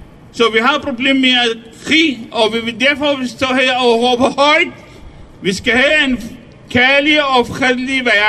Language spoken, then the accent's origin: Danish; Iraq; now in Denmark; Jeg er iraker. Politisk flygtning her fra Danmark.